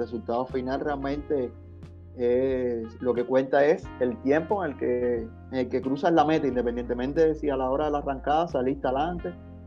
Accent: Havana, Cuba; born there; yo nací en Centro Habana y también entrené en el pontón.

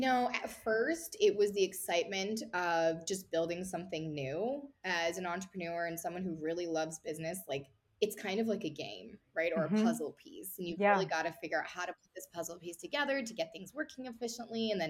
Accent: Las Vegas, Nevada, United States; I'm from Vegas, so of course I'm going to use that analogy

